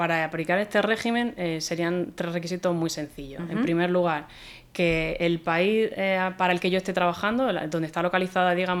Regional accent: Almería, Andalusia, Spain; que yo soy de Almería

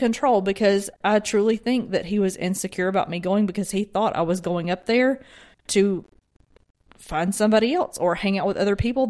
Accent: Alabama, United States; I mean, I'm from Alabama.

